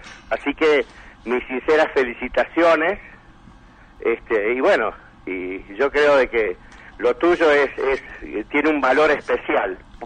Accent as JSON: {"language": "Spanish", "town": "Concordia", "region": "Entre Ríos", "country": "Argentina", "moved": "yes", "lives_now": "Córdoba, Argentina", "said": "No te olvides que yo hace ya 17 años que me fui de Concordia."}